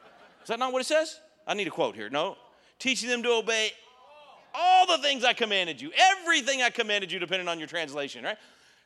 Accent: the South, United States; I'm from the South, that's how they say it, you know.

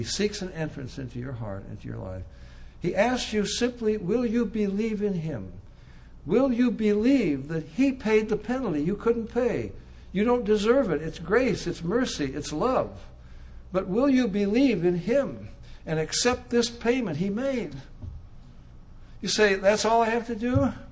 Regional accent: Riverside, United States; I was born and raised in Riverside.

